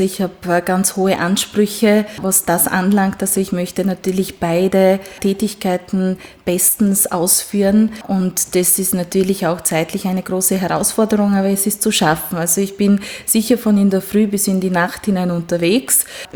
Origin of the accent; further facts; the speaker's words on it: Romania; first language Hungarian; German is a second language; Ja, ich bin gebürtige Ungarin, das heißt, meine Muttersprache ist auch Ungarisch und meine Vorfahren sind im Grunde zum Großteil Ungarn, beziehungsweise auch Sachsen und Schwaben.